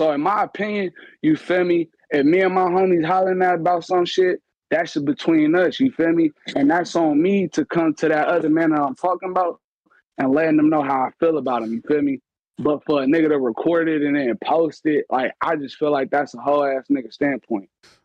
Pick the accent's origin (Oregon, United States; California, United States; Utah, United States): California, United States; I'm from the Bay, so I don't got no problem with the niggas I'm finna name